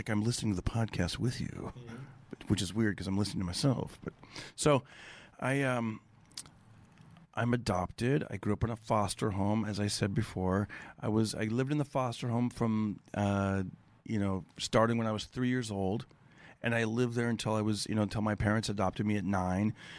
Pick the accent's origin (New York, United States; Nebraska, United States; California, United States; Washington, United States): California, United States; Fresno; my characters from, you know, growing up in Fresno